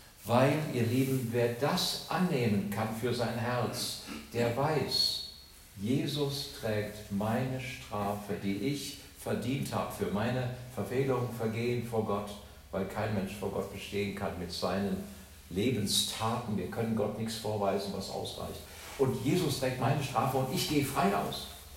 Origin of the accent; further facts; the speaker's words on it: Hesse, Germany; damals in meiner Kirche, wo ich groß geworden bin in Nordhessen